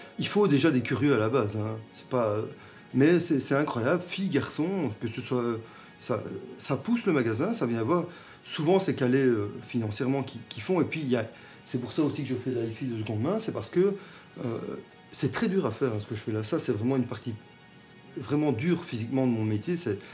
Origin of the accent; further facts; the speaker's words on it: Charleroi, Wallonia, Belgium; Moi j'adore Charleroi, je suis de Charleroi, je faisais une fixation sur Charleroi.